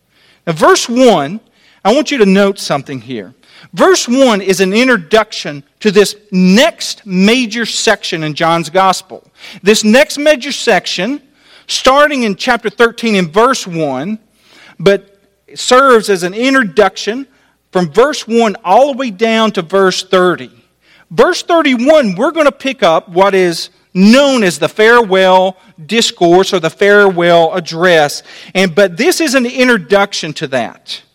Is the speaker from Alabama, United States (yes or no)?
yes; Alabama, United States; I'm from Alabama, a little slow.